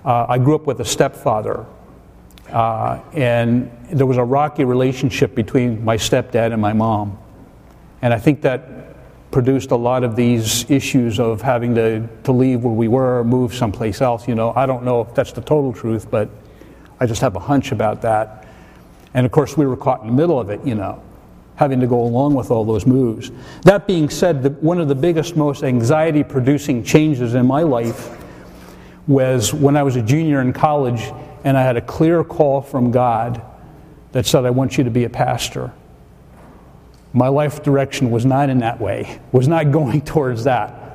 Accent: Schuylkill Haven, Pennsylvania, United States; We lived, I grew up in Schuylkill Haven, coal town, and then we moved out right outside of the town to a place called Reedsville area, and I grew up in Reedsville EC Church, actually.

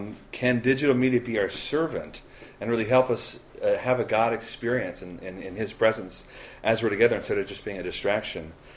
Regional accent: Costa Rica; now in Pennsylvania, United States; I grew up in Costa Rica, so I was a missionary kid. My parents were there for 18 years, and my sister and I were born there. And been in Pennsylvania now for 13 years

